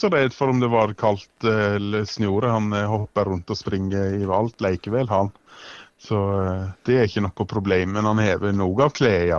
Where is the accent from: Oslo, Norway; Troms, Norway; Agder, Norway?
Agder, Norway; skal spille hjemme i Setesdal og Kristiansand og Stange